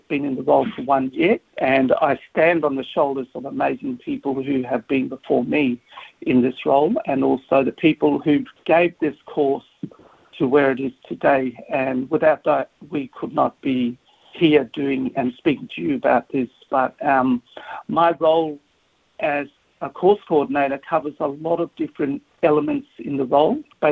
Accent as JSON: {"language": "English", "town": "Broome", "region": "Western Australia", "country": "Australia", "tie": "born or raised there", "said": "And I grew up in Broome. So my grandparents were stolen generation, but I grew up in Broome many, many years ago."}